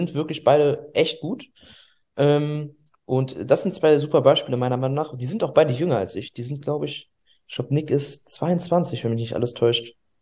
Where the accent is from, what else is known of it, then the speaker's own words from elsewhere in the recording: Magdeburg, Saxony-Anhalt, Germany; ich spreche jetzt mal hier für uns, für den Osten, ich komme aus Magdeburg